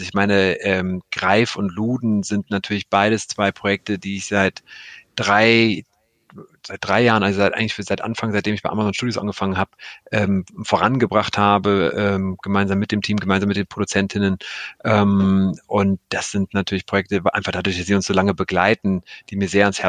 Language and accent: German; Cologne, North Rhine-Westphalia, Germany; das war damals dann in Köln, ich komme ja aus Köln